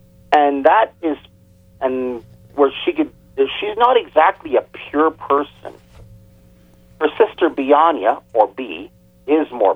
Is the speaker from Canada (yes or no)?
yes; Canada; born or raised there